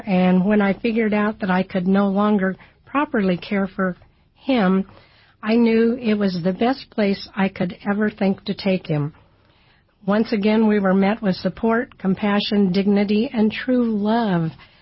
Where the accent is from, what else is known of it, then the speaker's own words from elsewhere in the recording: Kansas City, Kansas, United States; also born or lived in South Dakota; Well, I was born in South Dakota. I grew up a poor kid in KCK. And I've lived my whole life in the Kansas City area.